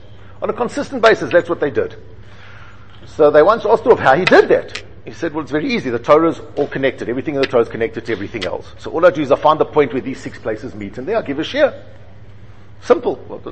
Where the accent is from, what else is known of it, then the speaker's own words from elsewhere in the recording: South Africa; I was growing up in South Africa